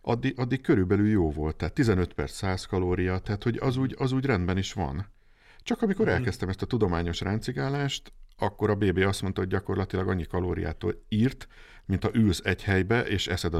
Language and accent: Hungarian; Szigetszentmárton, Pest, Hungary; Szigetszentmártonban, ott volt egy ilyen evezős klub